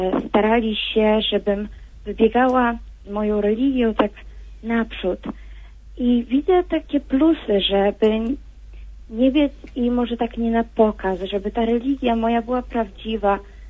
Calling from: Bełżyce, Lublin Voivodeship, Poland; Jestem z Bełżyc, z takiej małej miejscowości niedaleko Lublina.

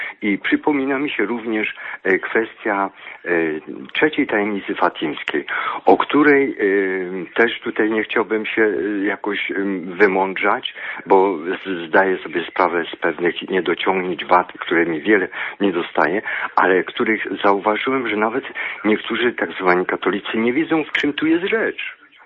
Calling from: Silesian Voivodeship, Poland; Ja z Śląska.

